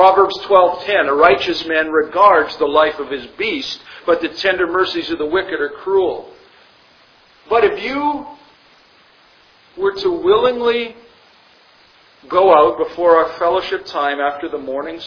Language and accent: English; Canada; because I'm from Canada.